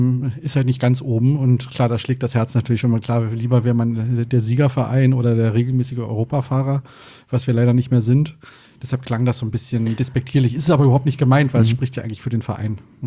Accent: Brandenburg an der Havel, Brandenburg, Germany; born there; nicht aus Hessen, bin beruflich hergewechselt, wie wahrscheinlich so viele, die hier leben, wie du übrigens auch. Und komme ursprünglich, also geboren bin ich in der Stadt Brandenburg.

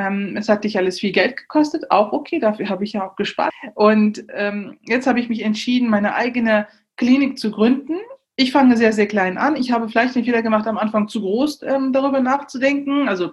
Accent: Neuss, North Rhine-Westphalia, Germany; Ich bin in Neuss geboren, in Neuss zur Schule gegangen

